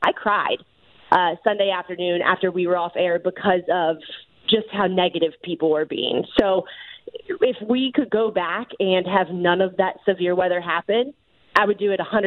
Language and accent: English; Atlanta, Georgia, United States; So to be able to be in Atlanta, my hometown, have the Dogs here is such a cool experience.